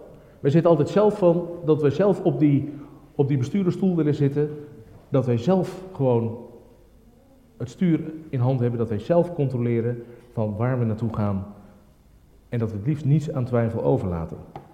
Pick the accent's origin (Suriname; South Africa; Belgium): South Africa; now in Netherlands; ik ben opgegroeid in Zuid-Afrika